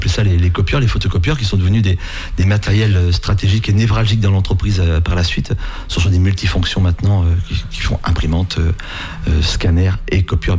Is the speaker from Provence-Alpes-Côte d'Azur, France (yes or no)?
no; Nouvelle-Aquitaine, France; je suis originaire de la Vienne, mais depuis 35 ans en Vendée.